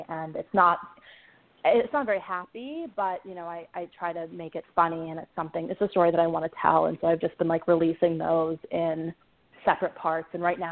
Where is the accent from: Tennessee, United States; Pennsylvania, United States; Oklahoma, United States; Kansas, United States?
Pennsylvania, United States; Pittsburgh; I'm not from the South, I'm from Pittsburgh, but I went to graduate school there.